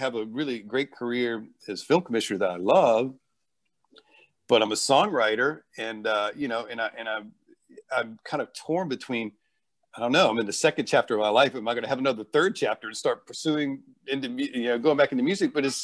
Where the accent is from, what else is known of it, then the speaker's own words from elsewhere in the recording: Virginia, United States; so I was born and raised in Virginia, small town, rural place in the middle of nowhere, because my father and my mother had actually come from New York, right?